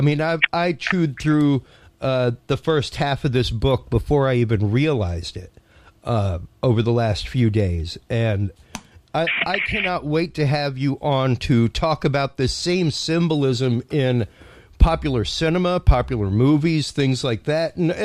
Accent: Houston, Texas, United States; the horrible, horrible incident that happened in my hometown of Houston at Astroworld.

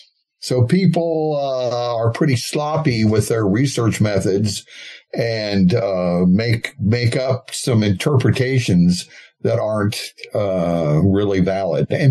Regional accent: Los Angeles, California, United States; I grew up in Los Angeles.

